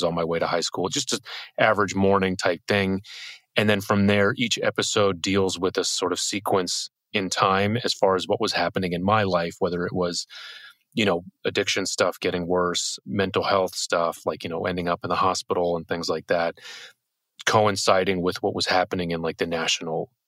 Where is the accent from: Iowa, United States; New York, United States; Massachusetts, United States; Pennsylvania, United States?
Massachusetts, United States; Boston; I grew up here in Boston, in the Boston area, I guess.